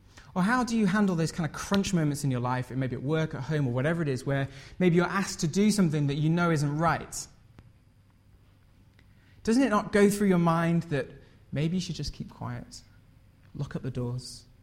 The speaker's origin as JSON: {"language": "English", "town": "Hull", "region": "Yorkshire and the Humber", "country": "United Kingdom", "tie": "born or raised there", "said": "I grew up in Hull, which is in Yorkshire, if you don't know it. It's a wonderful place."}